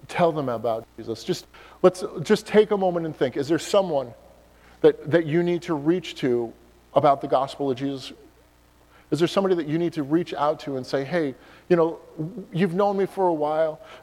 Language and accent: English; Long Island, New York, United States; moved away as an adult; So growing up in Long Island, I was very blessed in the church that I grew up in, very, very blessed, because I got to see God's remnant firsthand.